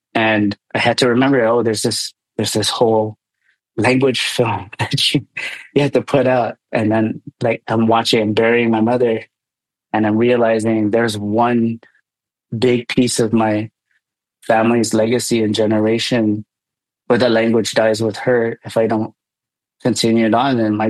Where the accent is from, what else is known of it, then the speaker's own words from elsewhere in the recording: Guam; And here we are from Guam, like we're speaking the native tongue when we perform, but not so much when we're talking to each other.